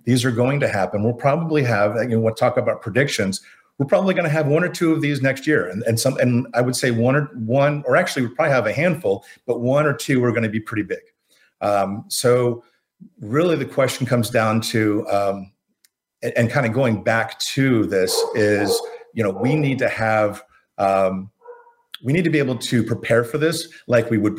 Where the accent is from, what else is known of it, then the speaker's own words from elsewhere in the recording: Florida, United States; You know, I grew up in Florida. You're going to have probably at least one hurricane warning a year.